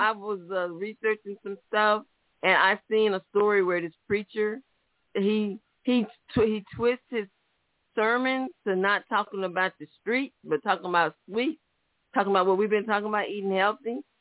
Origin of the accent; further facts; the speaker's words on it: the South, United States; accent: southern; My southern accent not letting me say it right.